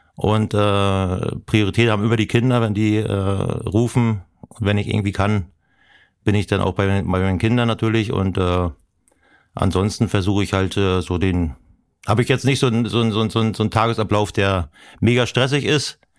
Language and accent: German; Mecklenburg-Vorpommern, Germany; Privatsphäre bin ich als Mecklenburger.